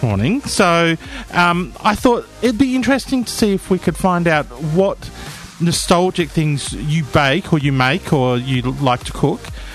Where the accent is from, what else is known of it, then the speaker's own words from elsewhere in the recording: Scotland, United Kingdom; No, I'm from Scotland